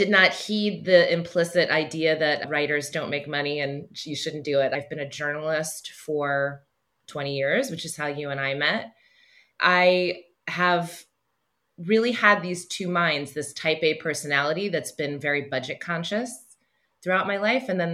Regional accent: Roanoke, Virginia, United States; born there; I was born outside of Roanoke, Virginia. She grew up with brothers. I grew up with a brother.

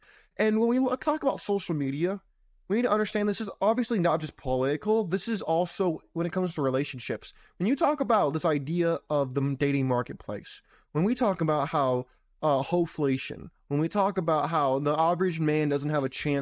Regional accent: California, United States; Or versus when I grew up in California, the very first time I went to vote in California when I was 18

